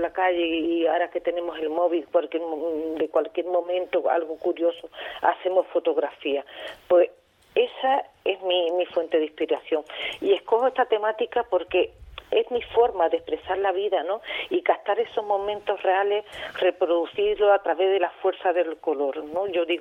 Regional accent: Huelva, Andalusia, Spain; No, soy de Huelva, capital.

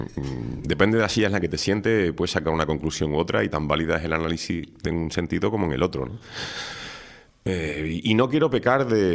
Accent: Andalusia, Spain; now in Canary Islands, Spain; el año 89, cuando yo vine aquí, digo, no, yo Godo Hediondo no soy, soy andaluz.

